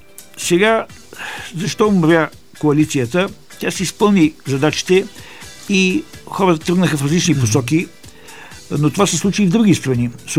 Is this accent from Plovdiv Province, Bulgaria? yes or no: no; Sofia, Sofia City, Bulgaria; born there; Аз съм роден в София, но тъй като … си е котленски род и съм много свързан с този град